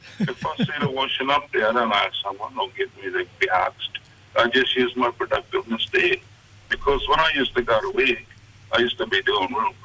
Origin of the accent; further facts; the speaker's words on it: Mareeba, Queensland, Australia; now in Cairns, Australia; like when I come to Cairns from Mariba.